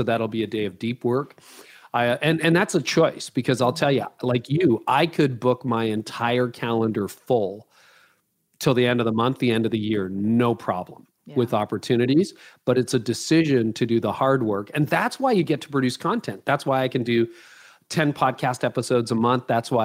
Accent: Canada; I don't know, because I'm Canadian, I don't know whether you have these

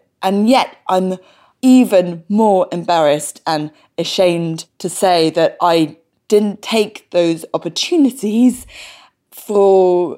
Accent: London, United Kingdom; born there; I'm white, I'm middle class. I was born in London

